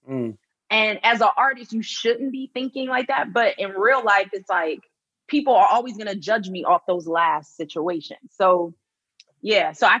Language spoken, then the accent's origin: English; Philadelphia, Pennsylvania, United States; I'm from Philly. They will boo the shit out of you real quick.